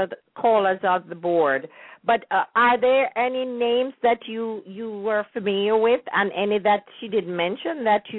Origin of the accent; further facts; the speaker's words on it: Kingston, Jamaica; when I was growing up in Kingston and someone say, you must have come from Moko